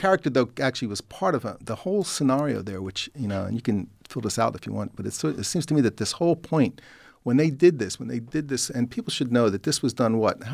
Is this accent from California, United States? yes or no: yes; Los Angeles, California, United States; a play that I saw in my hometown of Los Angeles.